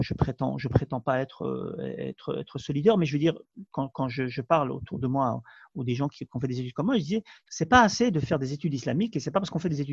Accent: Brussels, Belgium; moved away as an adult; also born or lived in Saudi Arabia; now in United Kingdom; né en Belgique, d'une famille de 5 garçons. Donc j'ai grandi à Bruxelles jusqu'à l'âge de 21 ans, 22 ans. Et puis j'ai quitté la Belgique pour l'Arabie

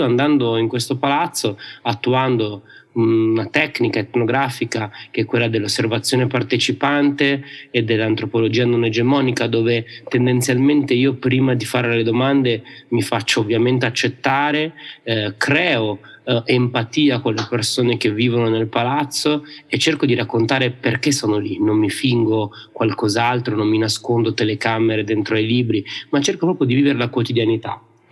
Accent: Opera, Lombardy, Italy; Io sono nato e cresciuto a Opera, periferia di Milano, dove palazzi come Blini 42 ce ne sono uno in ogni via.

